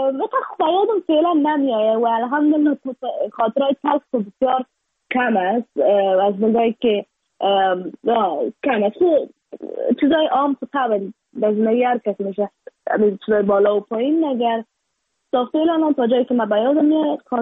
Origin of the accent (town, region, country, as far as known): Afghanistan